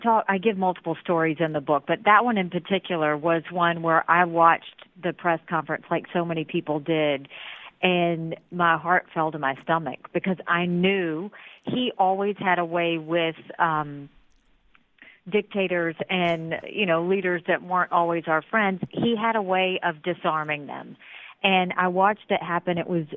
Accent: United States; Just as an American, our focus is always on jobs and the economy

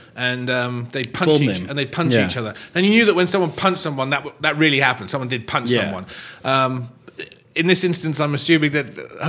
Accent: Johannesburg, Gauteng, South Africa; When I was growing up in Joburg in the 80s and 90s

